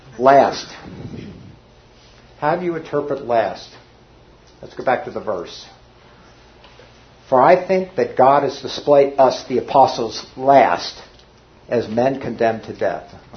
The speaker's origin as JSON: {"language": "English", "town": "Cincinnati", "region": "Ohio", "country": "United States", "tie": "born or raised there", "said": "I grew up in Cincinnati."}